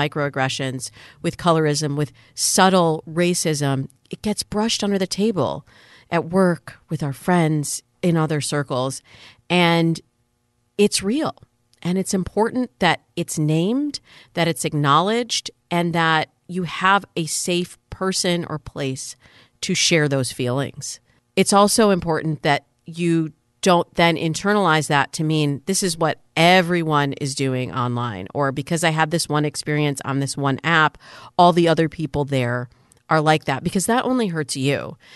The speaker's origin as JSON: {"language": "English", "country": "United States", "said": "I really feel like my life is enhanced as an American"}